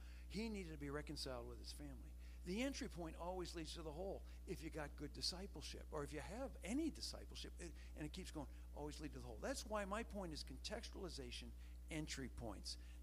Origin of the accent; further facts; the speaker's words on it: Hamilton, Ontario, Canada; when I was growing up in Canada, I used to read French. I learned French off the back of cereal boxes. Everything was in French and English in Canada, even though nobody in Hamilton, Ontario spoke French.